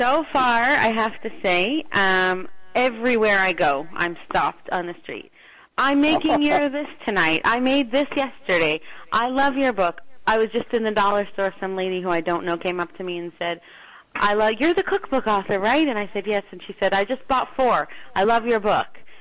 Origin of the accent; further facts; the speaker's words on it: Toronto, Ontario, Canada; I've worked as an event planner here in my hometown, Toronto.